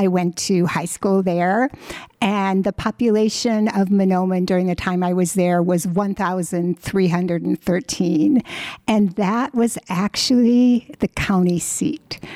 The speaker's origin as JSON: {"language": "English", "region": "Minnesota", "country": "United States", "tie": "born or raised there", "said": "I grew up on White Earth Reservation. My earliest years, my very early years, were with my grandparents"}